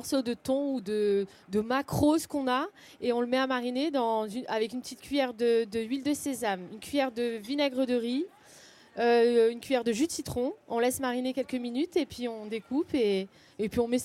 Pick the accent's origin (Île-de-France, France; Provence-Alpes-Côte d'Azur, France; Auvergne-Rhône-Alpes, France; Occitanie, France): Île-de-France, France; Paris; now in Mougins, France; je suis venue à Mougins, parce que je suis parisienne de base.